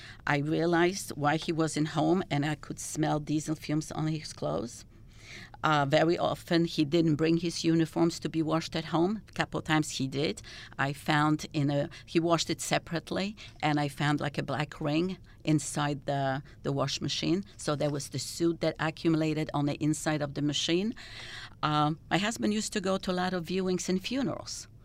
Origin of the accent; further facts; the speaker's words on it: Poland; born there; English is a second language; because I was born in Poland in a socialist country